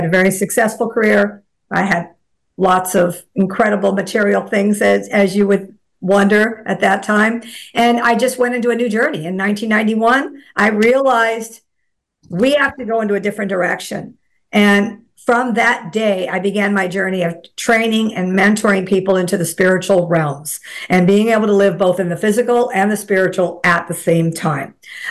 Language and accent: English; Pasadena, California, United States; born there; I was born in Pasadena, California, to a modest family.